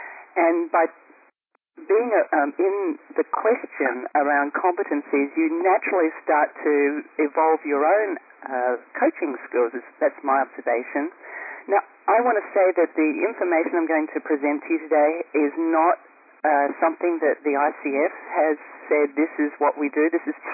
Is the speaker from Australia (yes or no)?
yes; Australia; now in California, United States; I'm originally from Australia. I live in the United States. I live in California.